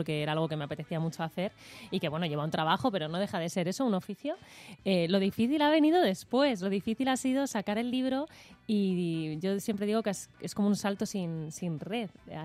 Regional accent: Madrid, Community of Madrid, Spain; Yo soy madrileña, pero mi madre es de un pueblito de la Sierra de Gredos y mi padre era de Zamora.

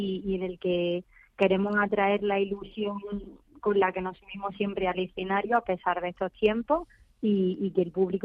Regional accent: Andalusia, Spain; now in Madrid, Spain; Yo como soy andaluza y vivo en Madrid, pues tengo mi corazón dividido porque bueno, tengo familia en Andalucía

